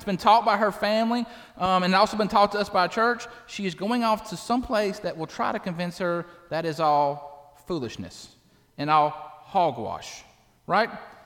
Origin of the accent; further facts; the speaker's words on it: Owen County, United States; I am not originally from Owen County, but I've been here since the fifth grade, so I claim it as I've been here forever.